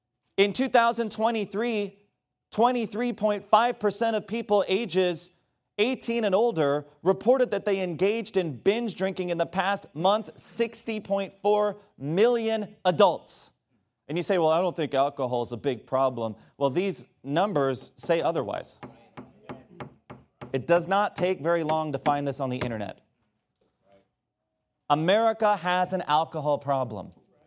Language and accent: English; New Jersey, United States; born there; I'm not some foreigner. First of all, I was born in New Jersey, all right?